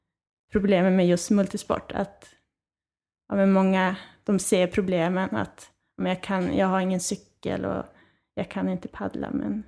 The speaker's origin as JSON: {"language": "Swedish", "town": "Överkalix", "region": "Norrbotten County", "country": "Sweden", "tie": "born or raised there", "said": "Jag är uppvuxen i Överkalix. Och där var det mest längdskidor som gällde. Sen jag pluggade i Umeå."}